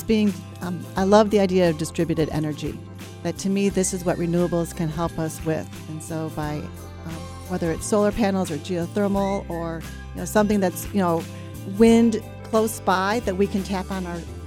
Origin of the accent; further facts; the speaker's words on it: Michigan, United States; now in Texas, United States; I'm from Michigan, but I definitely have become a Texan.